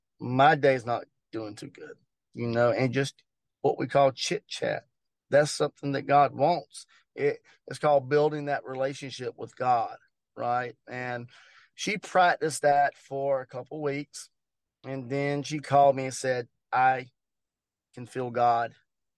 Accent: Georgia, United States; I was born and raised in Georgia, and it's what we call that Southern hospitality.

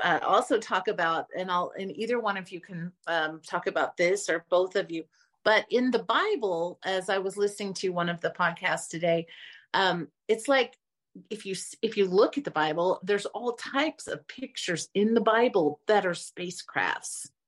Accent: Dallas, Texas, United States; now in Arizona, United States; I grew up in Dallas, now I'm in Arizona

